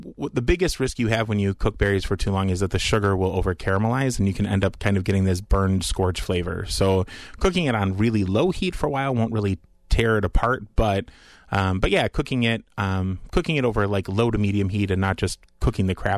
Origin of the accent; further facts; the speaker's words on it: Fitchburg, Wisconsin, United States; I grew up in Fitchburg, which is right where Liliana's was.